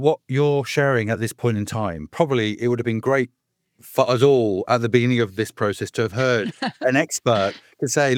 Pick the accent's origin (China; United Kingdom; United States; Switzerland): United Kingdom; Now, as a Brit, I look at the US and North American media